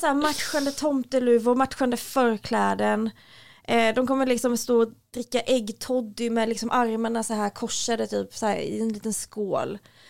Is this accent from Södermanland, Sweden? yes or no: no; Nybro, Kalmar County, Sweden; Där jag kommer ifrån. I Småland.